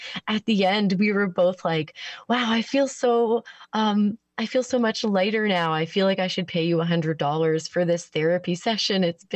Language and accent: English; New Brunswick, Canada; moved away as an adult; also born or lived in Ontario / Alberta / British Columbia; now in Nova Scotia, Canada; So I'm from New Brunswick. I went to college in Ontario. I lived in Alberta for a brief stint, and then I lived in BC for a handful of years. And then I came out back out west, and now I've been in Nova Scotia for about a decade now.